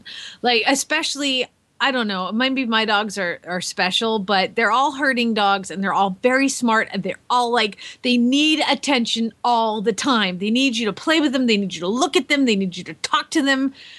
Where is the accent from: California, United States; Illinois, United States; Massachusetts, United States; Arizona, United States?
Arizona, United States; Phoenix; from Phoenix, Arizona